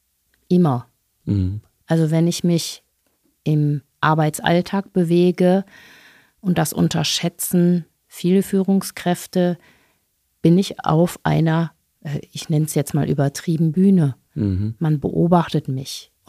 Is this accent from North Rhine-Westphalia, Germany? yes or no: yes; Bonn, North Rhine-Westphalia, Germany; Sie haben eben gesagt, ich komme aus Bonn.